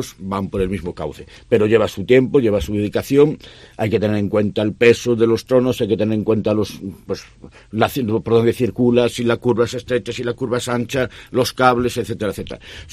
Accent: Ferrol, Galicia, Spain; tenemos cantidad de cosas de las que tenemos que chulear y decir, soy de Ferrol.

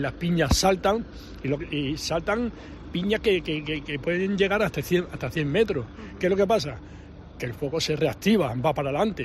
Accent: Mesegal, Extremadura, Spain; De Mesegal.

